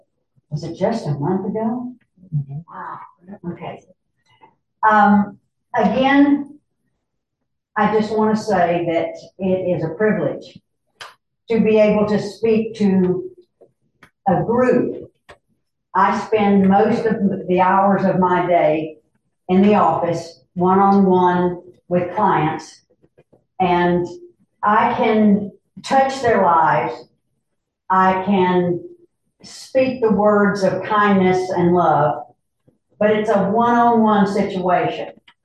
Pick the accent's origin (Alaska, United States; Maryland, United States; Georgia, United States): Georgia, United States; Brooks County; I'm from Brooks County, Georgia.